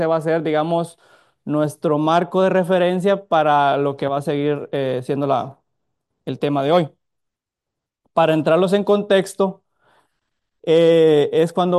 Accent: Guatemala; Soy de Guatemala.

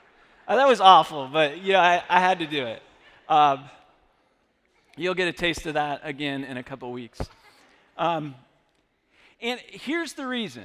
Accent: Massachusetts, United States; also born or lived in Vermont; And this all traces back to the fact that I was born in Vermont and I grew up in Massachusetts.

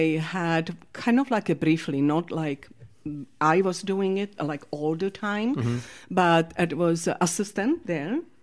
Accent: Ostrava, Moravian-Silesian Region, Czechia; English is a second language; And then I came not from Prague, but from Ostrava, which is a smaller city than Prague

